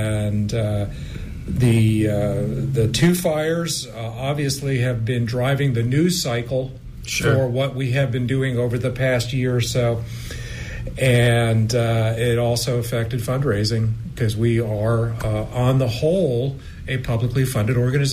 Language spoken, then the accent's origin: English; New Jersey, United States; but I grew up in New Jersey, so yeah, I have now lived in all four time zones.